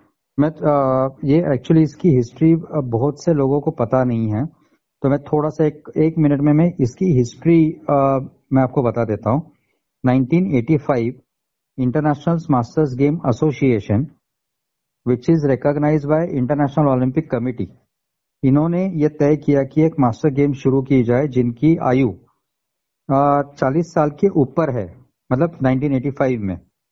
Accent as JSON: {"language": "Hindi", "town": "Pune", "region": "Maharashtra", "country": "India", "tie": "born or raised there", "said": "मेरे पिता वेल्डर थे थर्मैक्स कंपनी में, इसके कारण मेरा born and brought up to Pune हुआ। मेरी सारी स्कूलिंग जो है या एजुकेशन जो है वो सारा का सारा पुणे में हुआ था। एंड 41 इयर्स मैंने पुणे में मेरा रहना हुआ है।"}